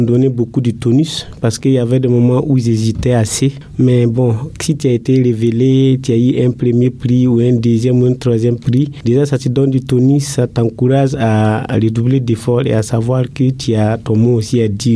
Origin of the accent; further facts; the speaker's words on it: Burkina Faso; Vraiment, c'est de ne pas oublier qu'on est tous des Burkinabés.